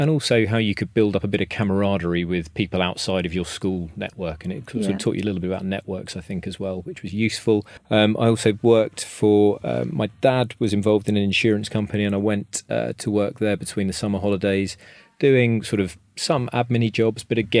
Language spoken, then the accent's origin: English; Hythe, South East England, United Kingdom; I was born and brought up in Kent, particularly down in Hythe and Folkestone, grammar school system down there.